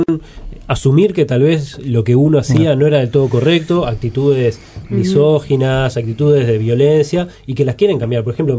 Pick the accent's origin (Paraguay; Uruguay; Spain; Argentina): Uruguay; como sociedad uruguaya